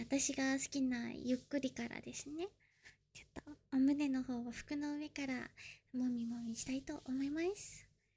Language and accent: Japanese; Kanagawa, Japan; 出身地は神奈川です。年齢は24歳。